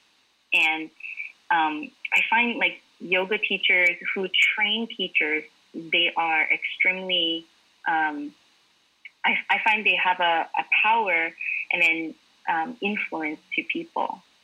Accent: Japan; Like growing up, I grew up in Japan

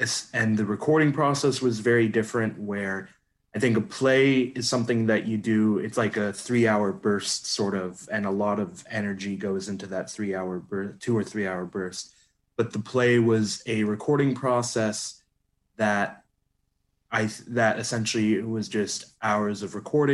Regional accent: United States; born there; I'm half Indian, half Canadian, but born in the US.

